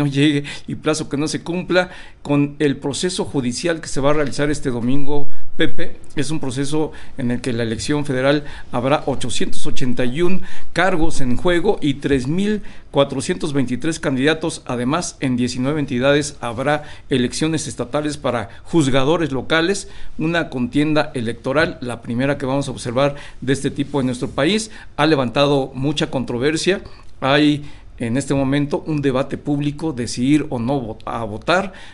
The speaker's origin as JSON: {"language": "Spanish", "region": "State of Mexico", "country": "Mexico", "said": "yo soy del Estado de México, pero lo cierto es que, bueno, incluso en el Estado de México hay elecciones"}